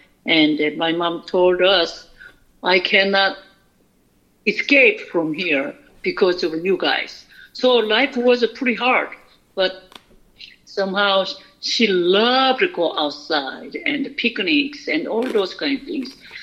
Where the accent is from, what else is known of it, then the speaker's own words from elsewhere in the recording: South Korea; I grew up in Catholic in Korea.